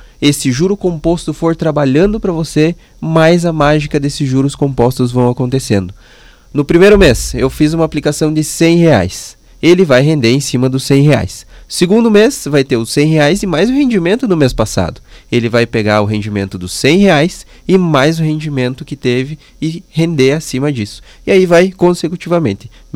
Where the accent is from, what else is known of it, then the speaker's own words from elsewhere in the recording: Passo Fundo, Rio Grande do Sul, Brazil; É, daqui de Passo Fundo. Nascido e criado em Passo Fundo.